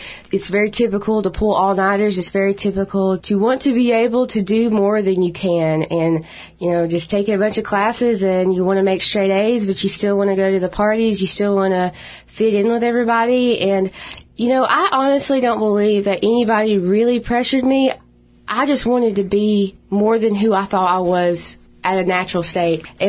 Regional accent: North Carolina, United States; I grew up in Yancey County, North Carolina, and I am here to tell y'all a little bit about how God has brought me out of my addiction.

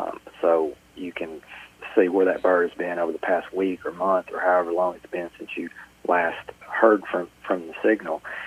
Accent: Tennessee, United States; I grew up in Middle Tennessee in a very rural area. A lot of timber industry there and also row crop and beef cattle and historically dairy.

